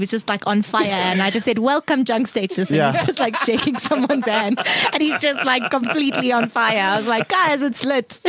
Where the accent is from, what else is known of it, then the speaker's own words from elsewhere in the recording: Alberton, Gauteng, South Africa; I like to call Alberton the jewel of the South.